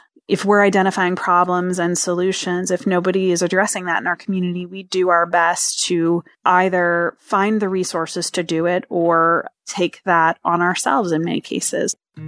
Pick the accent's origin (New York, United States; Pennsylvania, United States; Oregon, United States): Pennsylvania, United States; Coaldale; I grew up in Coltmont, and I live in Mifflinburg. I describe myself as a consummate coal miner's daughter.